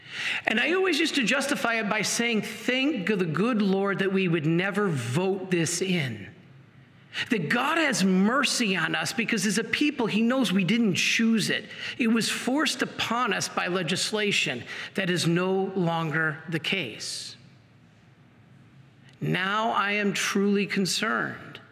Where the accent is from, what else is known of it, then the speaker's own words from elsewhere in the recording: Michigan, United States; Whoa. Michigan, my home state.